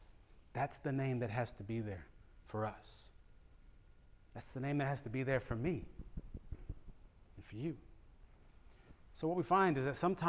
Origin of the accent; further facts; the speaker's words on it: Galveston, Texas, United States; Now, I'm from Galveston, you know that. Give me a hurricane, give me a tornado, but if the ground starts moving, y'all, I'm scared.